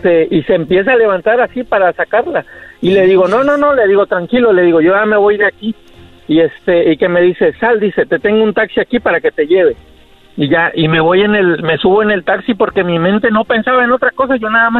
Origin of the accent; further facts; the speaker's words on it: Guerrero, Mexico; Del estado de Guerrero